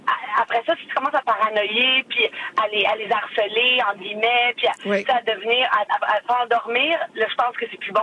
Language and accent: French; Montreal, Quebec, Canada; J'ai grandi à Montréal-Nord.